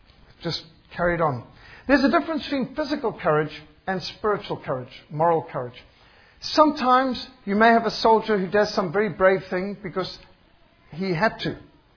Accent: Zimbabwe; I was brought up in Rhodesia where we had an old school type of education

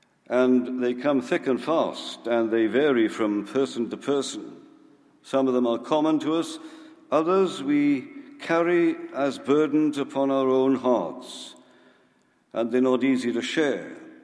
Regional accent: Wales, United Kingdom; now in United States; We are citizens of the United Kingdom. They used to call it Great Britain. We are also Welsh by birth.

